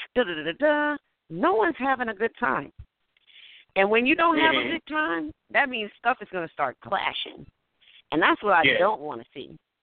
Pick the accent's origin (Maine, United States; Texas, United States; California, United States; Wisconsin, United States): Texas, United States; now in Virginia, United States; I live in Virginia. I'm from Texas.